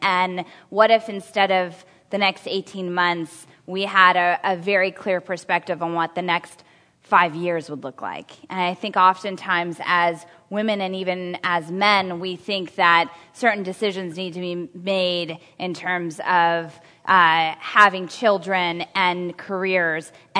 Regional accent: California, United States; I grew up in the Bay Area

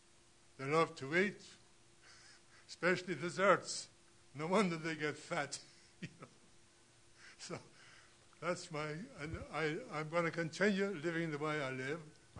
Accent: Ireland; I'm from Ireland, as you probably can tell. You know, I grew up conditioned to think in certain ways.

